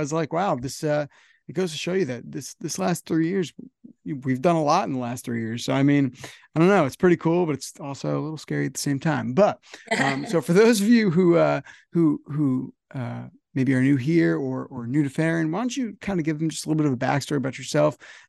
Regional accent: New Jersey, United States; listen, I'm from New Jersey.

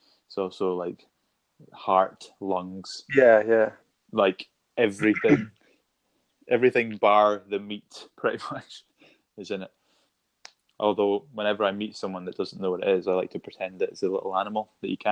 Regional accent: Scotland, United Kingdom; now in England; as a Scottish person living in England was whenever I met an English person

